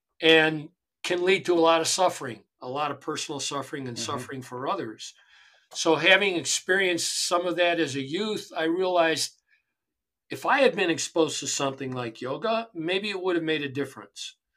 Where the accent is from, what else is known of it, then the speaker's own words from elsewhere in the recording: Chicago, Illinois, United States; but I grew up in Chicago, and I grew up around what a lot of young urban men grow up around.